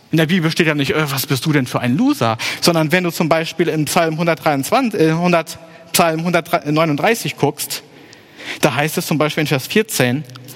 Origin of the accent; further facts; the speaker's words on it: Papenburg, Lower Saxony, Germany; hier in Papenburg werden die ja gebaut, in meiner Heimat da teilweise.